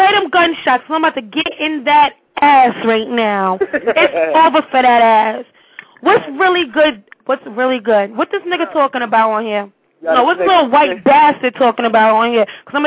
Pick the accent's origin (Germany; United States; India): United States; Arizona; No, I'm not. I'm from Arizona.